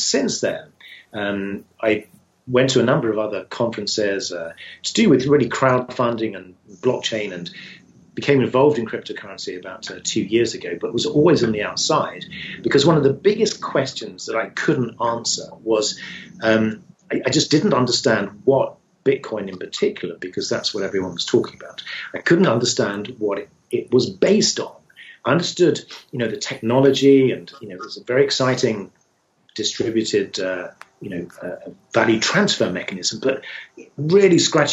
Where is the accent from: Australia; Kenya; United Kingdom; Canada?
United Kingdom; England; now in United States; I'm not from round here. I was originally from the UK. I was born just outside London and moved to the US 4.5 years ago.